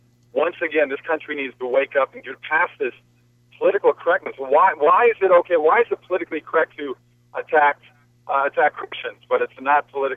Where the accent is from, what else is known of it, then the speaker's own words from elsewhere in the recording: Minneapolis, Minnesota, United States; I'm from the Minneapolis area